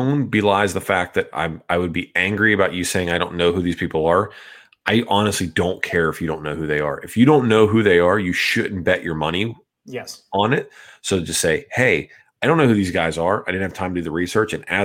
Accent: Georgia, United States; born there; So being born there, no, because I was born in Georgia, which is not the Caucasus Mountains.

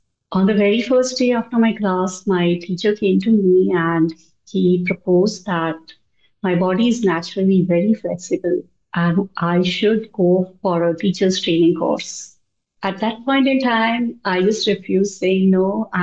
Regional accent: Ahmedabad, Gujarat, India; moved away as an adult; now in Bangalore, India; No, I'm basically from Ahmedabad, which is in Gujarat, which is west of India. And after I got married, I moved to Bangalore, but I have been here since almost 23 years. So yeah, I'm a Bangalorean now.

